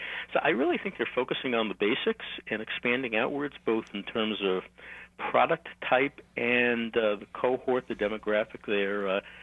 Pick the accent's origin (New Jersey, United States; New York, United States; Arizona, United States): New York, United States; I am a New Yorker, and I take myself and a whole host of other New Yorkers